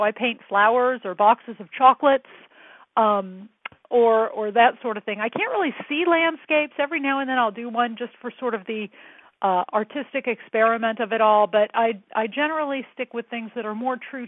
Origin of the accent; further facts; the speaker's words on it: Kansas City, Missouri, United States; now in San Francisco, United States; I grew up in the Midwest in the Kansas City area, and I went to the University of Missouri.